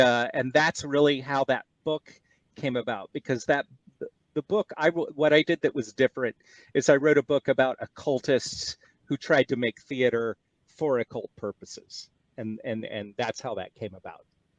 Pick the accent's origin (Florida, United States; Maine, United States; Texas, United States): Texas, United States; Houston; now in Manhattan, United States; I grew up in Houston, Texas, but I moved to Manhattan.